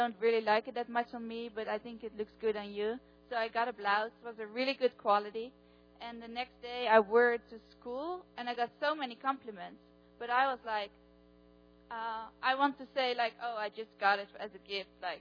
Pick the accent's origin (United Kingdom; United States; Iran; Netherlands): Netherlands; English is a second language; I'm also from the Netherlands.